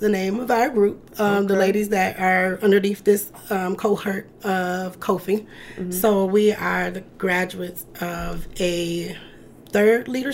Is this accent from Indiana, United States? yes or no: no; Grand Rapids, Michigan, United States; So personally, I am born and raised in Grand Rapids, the 49507 area code, in surrounding cities.